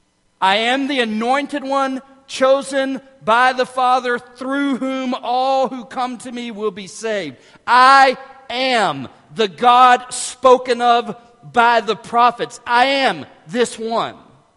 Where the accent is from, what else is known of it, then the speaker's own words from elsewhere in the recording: Arkansas, United States; But I can't just stay in Arkansas forever, you know. My mama's there. She says you got to come home for Christmas.